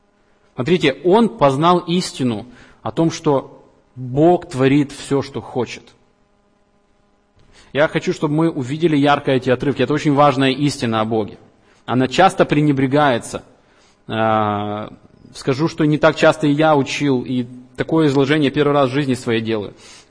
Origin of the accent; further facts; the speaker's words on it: Ukraine; born there; Мы не случайно родились в Украине, а не в Китае, Америке, Австралии.